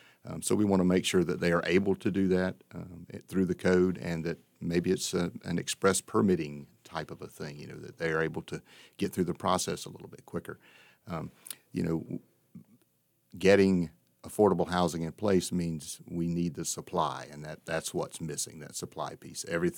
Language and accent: English; Fayetteville, North Carolina, United States; I'm a civil engineer. I grew up in outside of Fayetteville on a farm.